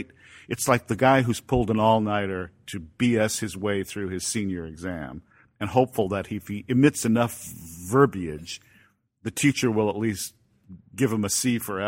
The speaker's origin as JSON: {"language": "English", "country": "Ireland", "said": "because I am Irish after all"}